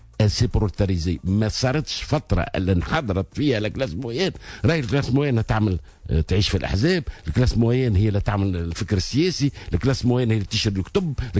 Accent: Tunisia; سي نورمال احنا عندنا في تونس عندنا مخزون من الرخام 10 مرات قد تركيا

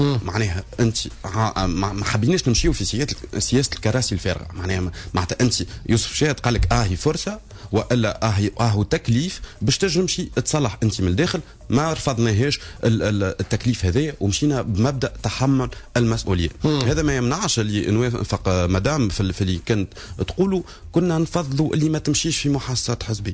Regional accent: Tunisia; عندنا في تونس ازمه ثقه، عندنا ازمه امل زاد.

